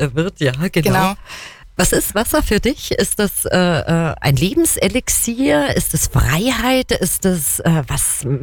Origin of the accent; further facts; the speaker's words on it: Kempten, Bavaria, Germany; Also ich komme aus Kempten, arbeite in Kempten.